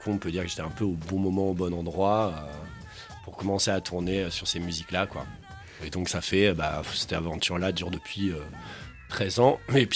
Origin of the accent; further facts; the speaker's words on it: Toulouse, Occitanie, France; Je viens de Toulouse, c'est mon port d'attache.